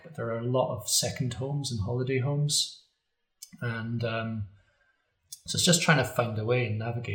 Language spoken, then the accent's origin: English; Scotland, United Kingdom; I grew up in Caithness. I didn't get into studying the arts until, late 20s. I'm 40 now.